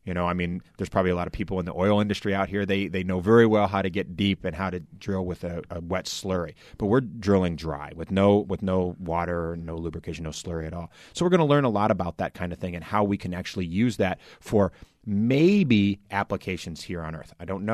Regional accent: Nebraska, United States; I mean, I grew up in Nebraska, you know, I mean, I just remember, you know, you get maybe 3 minutes of early warning

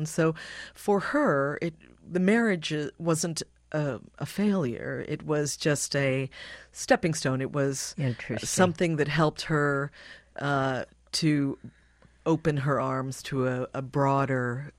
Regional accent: Hawaii, United States; So I feel like I grew up in Hawaii. We would spend months there, but we returned to live when I was 14 in 1984

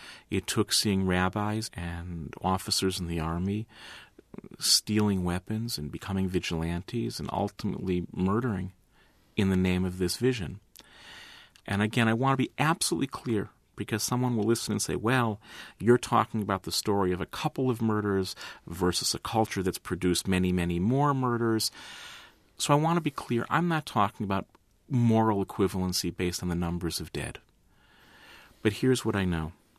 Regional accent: United States; Though I think it's important right now as an American, if we're going to be involved in a war

